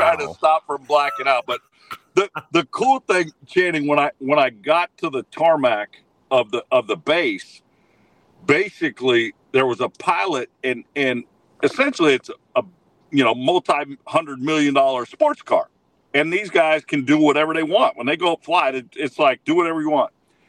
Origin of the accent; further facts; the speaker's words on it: Pinole, California, United States; He grew up in Napa. I grew up in Pinole.